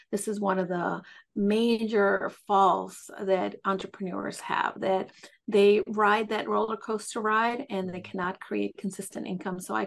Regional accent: New York City, New York, United States; moved away as an adult; now in Connecticut, United States; I moved here from New York City. Although I've been here 12 years, I still have a hard time saying I'm from Connecticut.

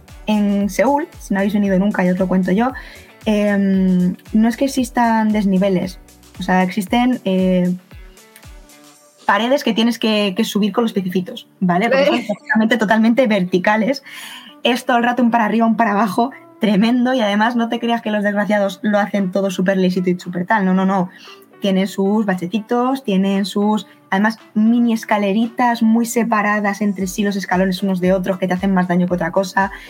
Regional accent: Madrid, Community of Madrid, Spain; es verdad que de donde yo soy, de Madrid, tenemos bastante buena accesibilidad

